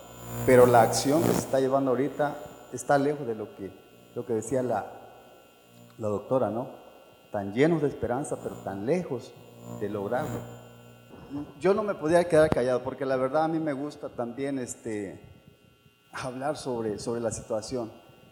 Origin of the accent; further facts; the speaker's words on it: Ostuacán, Chiapas, Mexico; Soy de Ostoacán, Chiapas.